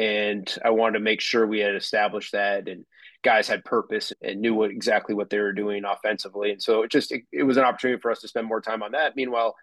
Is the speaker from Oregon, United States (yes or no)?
no; Phoenix, Arizona, United States; being back in Phoenix. I'm from Phoenix.